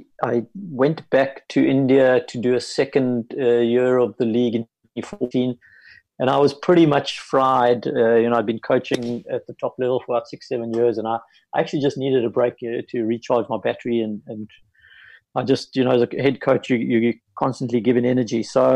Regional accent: South Africa; as a South African hockey coach, where we had won a couple of tournaments along the way, and you win Africa Games

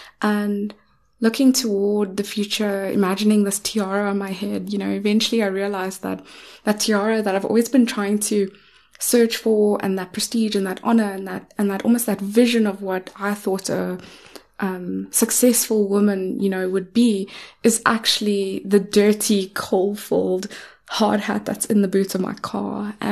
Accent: Richards Bay, KwaZulu-Natal, South Africa; So I grew up in a town that was almost funded and surrounded by industry. So I grew up in Richards Bay, in Pengeni area.

